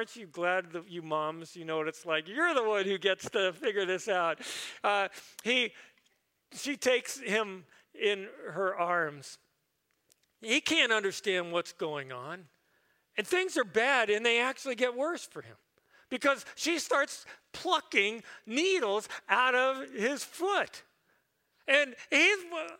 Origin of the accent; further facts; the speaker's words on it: Maryland, United States; We were at my grandmother's down on the Chesapeake Bay. I grew up in Maryland.